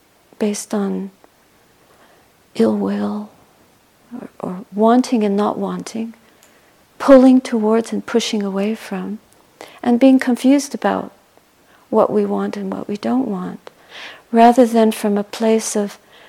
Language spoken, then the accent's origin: English; Canada; I'm 61 and a half, and I'm Canadian